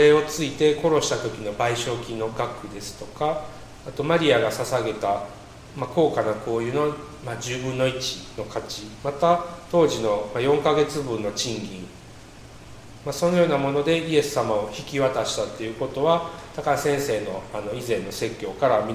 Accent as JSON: {"language": "Japanese", "town": "Fukuchiyama", "region": "Kyoto", "country": "Japan", "tie": "born or raised there", "said": "私の地元は京都府の福知山って、丹波っていう国なんですけど、日本一有名な裏切り者である明智光秀に本当に縁がある町なんですね。"}